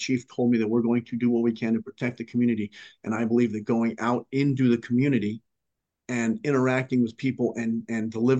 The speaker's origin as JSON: {"language": "English", "town": "Las Vegas", "region": "Nevada", "country": "United States", "tie": "born or raised there", "said": "I was born and raised in Las Vegas. And I love the community."}